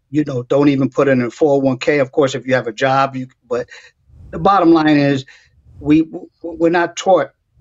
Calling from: Spring Hill, Florida, United States; I'm calling in from Florida.

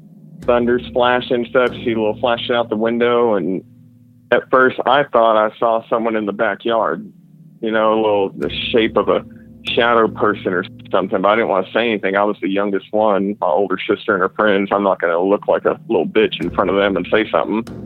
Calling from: Fort Worth, Texas, United States; calling from Fort Worth, Texas.

